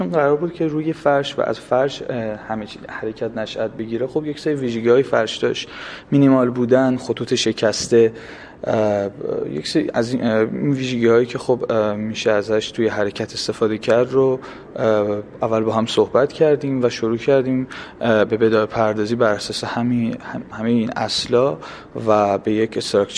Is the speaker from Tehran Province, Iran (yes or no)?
no; Kashan, Isfahan, Iran; خب من خودم اهل کاشانم و جوشقان هم، این جوشقان نزدیک، یکی از روستاهای نزدیک کاشانه